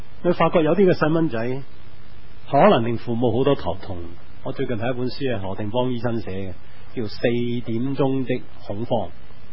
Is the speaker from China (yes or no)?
yes; China; 我哋中國人嘅父母咧